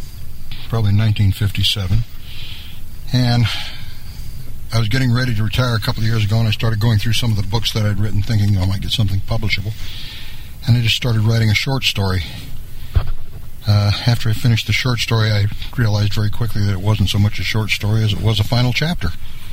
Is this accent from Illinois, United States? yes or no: no; Utah, United States; moved away as an adult; I grew up in Cache Valley, Utah. Moved there when I was 10 years old. I left when I was 23 and I joined the Army